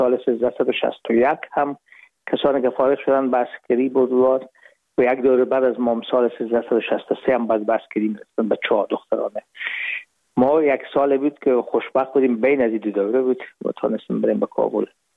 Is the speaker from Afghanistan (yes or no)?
yes; Herat, Afghanistan; now in Hamburg, Germany